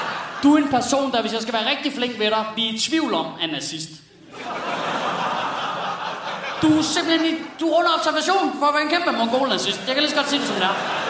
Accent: West Jutland, Denmark; now in Copenhagen, Denmark; jeg bor på Nørrebro til daglig, og jeg er fra Vestjylland

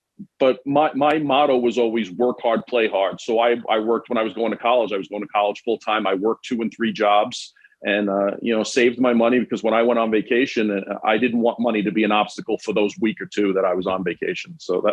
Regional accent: New York City, New York, United States; being born and raised in New York City, where it just back in the 70s and 80s was not a safe place.

